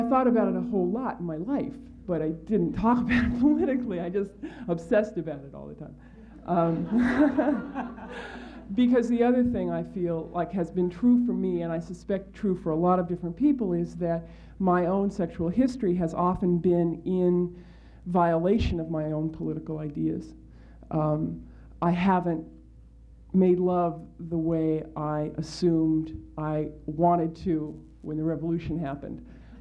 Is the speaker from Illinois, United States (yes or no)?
no; New York City, New York, United States; I'm from New York City